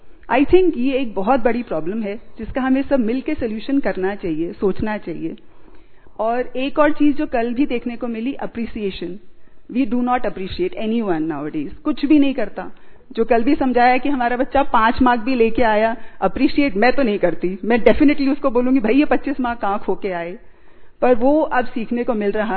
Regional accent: Jaipur, Rajasthan, India; मैं जयपुर से हूँ और जयपुर पीस पैलेस में करीब अभी कुछ ही महीनों पहले मैंने यहाँ पे ज्वाइन किया है

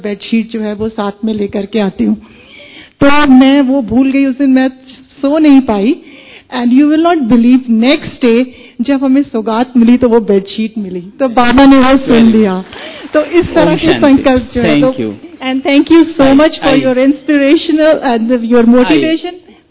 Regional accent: Canada; But मैं Canada से आई हूँ।

